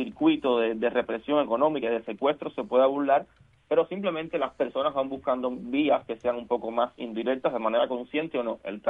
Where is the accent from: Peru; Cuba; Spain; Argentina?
Cuba